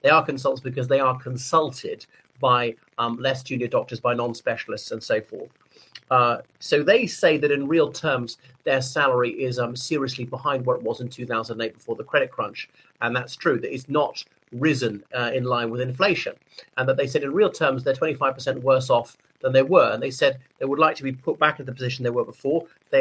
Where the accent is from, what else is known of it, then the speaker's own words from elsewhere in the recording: Ireland; o everybody … from Ireland.